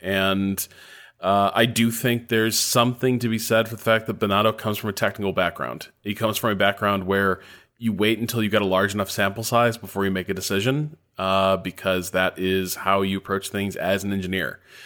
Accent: Canada; My only real touchstone for penalties in sports is hockey, I'm Canadian after all

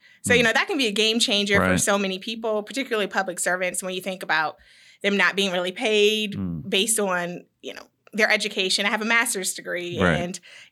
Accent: Richmond, Virginia, United States; now in Charlotte, United States; I'm from Richmond, Virginia.

